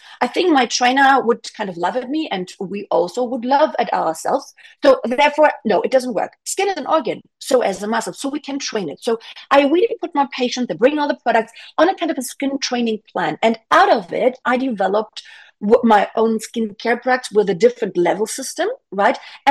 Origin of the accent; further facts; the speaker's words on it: Switzerland; I'm from Switzerland.